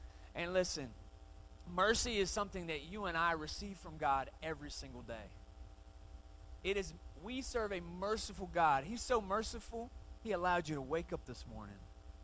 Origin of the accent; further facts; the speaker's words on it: Atlanta, Georgia, United States; I grew up in Atlanta. ATL, Hotlanta, home of Chick-fil-A and Coca-Cola. I feel like I got to say that every time. I grew up in Atlanta, right?